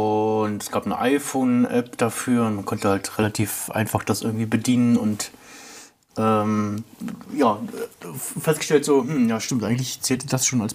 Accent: Blankenfelde, Brandenburg, Germany; also born or lived in Ludwigsfelde; ich bin 36 Jahre alt, geboren in Ludwigsfelde, beziehungsweise aufgewachsen in Blankenfelde bei Berlin.

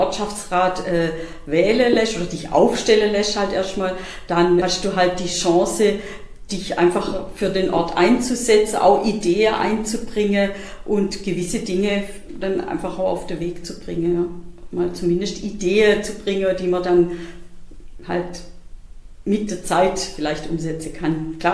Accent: Wolterdingen, Baden-Württemberg, Germany; born there; Also ich bin tatsächlich schon in Wolterdinge geboren. Ich bin auch im Rathaus geboren, sogar in Wolterdinge, da meine Eltern früher wohnt, weil mein Vater Ratsschreiber war.

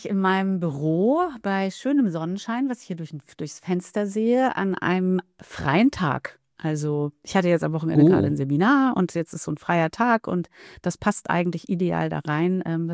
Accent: Germany; weil ich bin nicht zweisprachig aufgewachsen, da dachte ich dann auch oft, ja, irgendwie bin ich aber halt auch nicht ganz Italienerin, wenn ich hier bin, weil ich kann die Sprache nicht wirklich. Und ich war, dort war ich halt die Deutsche, la Tedesca.

